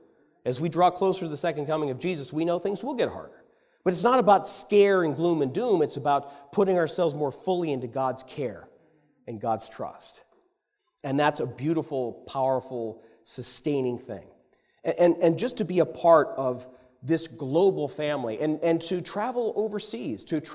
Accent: South Carolina, United States; And she knew I'm from South Carolina.

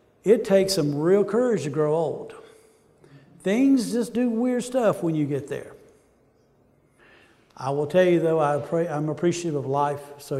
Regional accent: the South, United States; but I'm from the South, and we like to use these phrases like this just to kind of emphasize it.

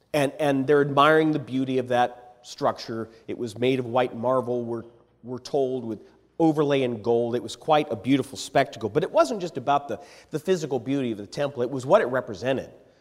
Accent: Edinburgh, Scotland, United Kingdom; There's a university in my hometown, that Edinburgh University, and it was just part of the lifeblood of the community.

